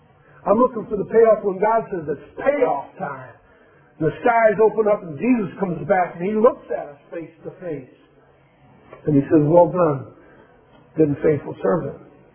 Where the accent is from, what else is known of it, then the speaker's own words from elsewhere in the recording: Michigan, United States; You know, growing up in Michigan, there were times when we'd get this much snow.